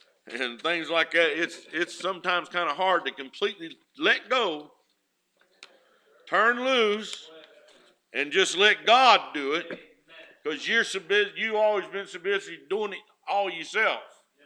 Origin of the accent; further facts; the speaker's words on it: Dickson, Tennessee, United States; I'm never ashamed to tell somebody I'm from Dixon, Tennessee.